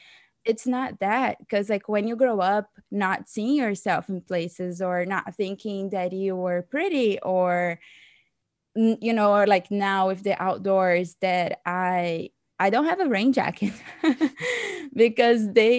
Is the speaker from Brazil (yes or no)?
yes; Brazil; English is a second language; because growing up, even though I'm from Brazil, which is considered a diverse country, I was in spaces that people didn't really have curly hair.